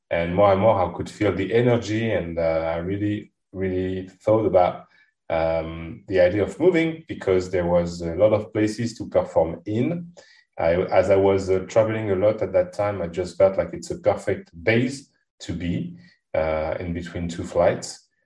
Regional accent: France; English is a second language; now in Mauritius; I was born and raised in France, and then I moved 5 years ago to Mauritius.

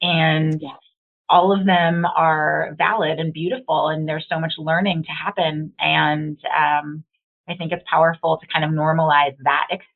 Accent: Madison, Wisconsin, United States; also born or lived in Costa Rica; now in Los Angeles, United States; moved back to Wisconsin when I was very young. So that's where I grew up and was raised in Madison, Wisconsin, and lived there throughout high school and then moved out to Los Angeles to pursue a professional dance career.

